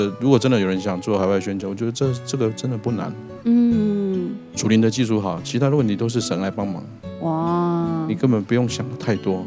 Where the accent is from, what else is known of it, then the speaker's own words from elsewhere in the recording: Taiwan; 因为我们从小在台湾长大，所以中文就会很不一样